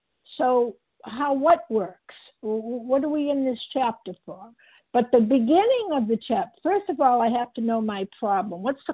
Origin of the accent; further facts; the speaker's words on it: Massachusetts, United States; I'm calling from Massachusetts. That's where I've lived all my life, practically.